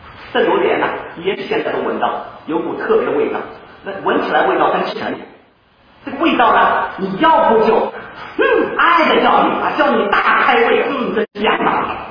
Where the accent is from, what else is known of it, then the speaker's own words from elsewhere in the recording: China; 我们中国人吃臭豆腐啊，吃习惯了，臭的也是香，变成香豆腐